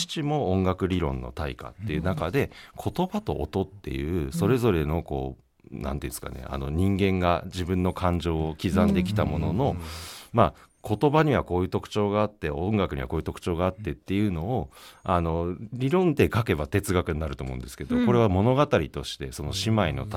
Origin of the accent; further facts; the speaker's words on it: Greater Tokyo Area, Japan; 私はもともと首都圏で生まれ育ってて、自分が方言に馴染みがないからっていうのもあると思うんですけど